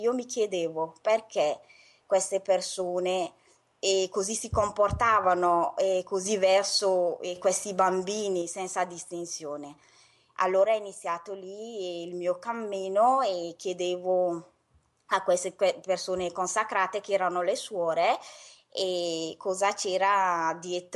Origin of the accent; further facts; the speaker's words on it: Togo; per poi tornare nel mio paese, il Togo, per aiutare soprattutto i giovani a costruire famiglie